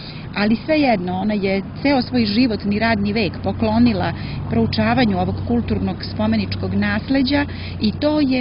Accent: Prizren, Prizren District, Kosovo; born there; Ja sam rođena u Prizrenu. Rođena sam u svešteničkoj porodici

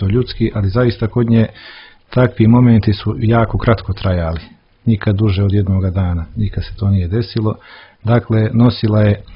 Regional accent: Montenegro; nažalost to kod nas u Crnoj Gori još možda nije

